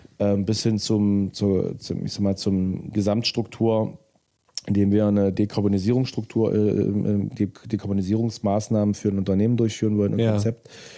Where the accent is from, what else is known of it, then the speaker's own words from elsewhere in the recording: Saxony-Anhalt, Germany; Wir kommen aus Sachsen-Anhalt.